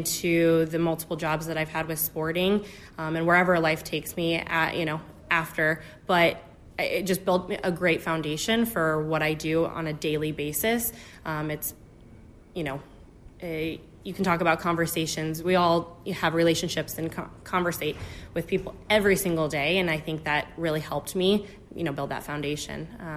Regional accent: Charleston, Illinois, United States; So I'm from a small town in Illinois, Charleston, Illinois

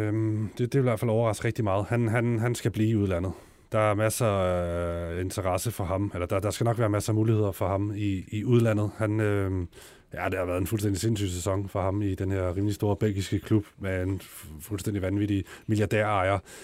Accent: Østerbro, Capital Region, Denmark; og jeg er fra Østerbro.

